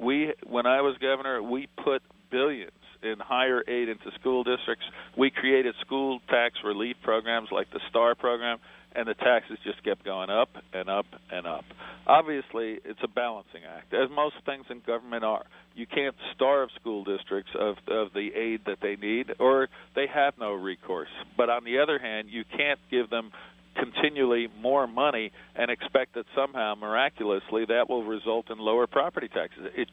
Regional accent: New York, United States; but ultimately I'm a New Yorker. I love this state.

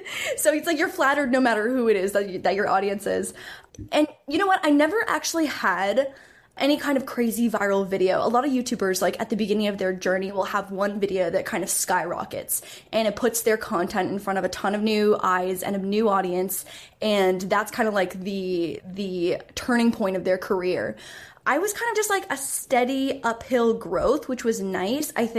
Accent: Canada; So I'm Canadian. So I was in Toronto for university

